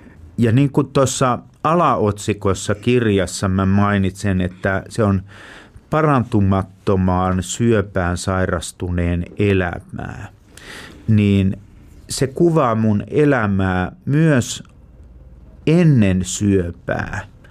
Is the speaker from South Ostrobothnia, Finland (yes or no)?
no; Central Ostrobothnia, Finland; Kyllä minä olen keskipohjalainen niin kuin todella syvältä juuriltani. Mun sukujuureni on Vetelissä